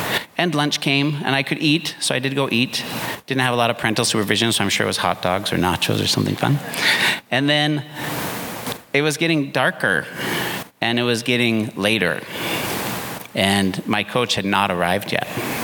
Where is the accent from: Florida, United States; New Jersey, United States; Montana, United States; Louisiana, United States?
Montana, United States; Missoula; And the cities are kind of a foreign world to somebody born and raised in Missoula, Montana.